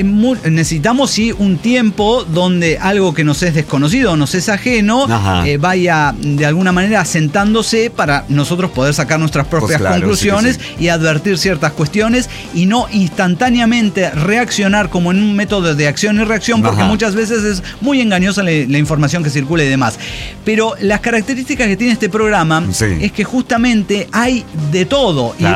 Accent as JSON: {"language": "Spanish", "region": "Puebla", "country": "Mexico", "said": "de Puebla, México."}